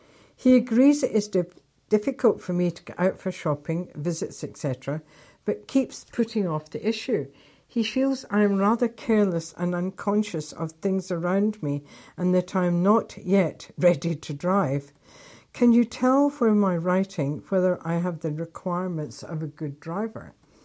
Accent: Scotland, United Kingdom; because I was brought up in Scotland

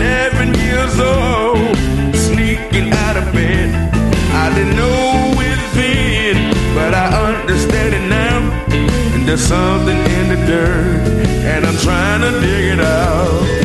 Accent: Clarksdale, Mississippi, United States; born there; I was born here in Clarksdale. This is my birth.

